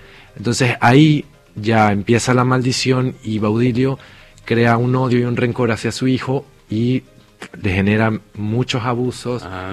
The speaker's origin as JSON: {"language": "Spanish", "country": "Venezuela", "moved": "yes", "lives_now": "Argentina", "said": "Prácticamente salí huyendo de Venezuela."}